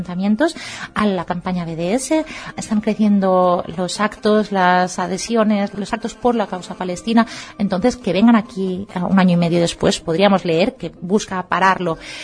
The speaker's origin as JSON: {"language": "Spanish", "country": "Spain", "first_language": "Catalan", "second_language": "Spanish", "said": "en nuestra lengua materna, que es el catalán. Desde allá estamos recogiendo apoyos"}